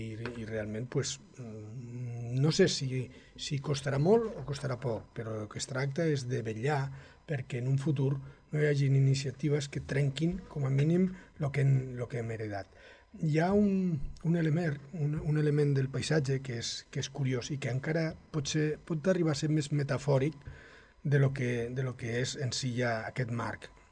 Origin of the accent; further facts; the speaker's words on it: Riu d'Abella, Catalonia, Spain; Nosaltres aquí, jo quan era petit, mirava, vivia a Riu d'Abella, mirava i a la nit no es veia res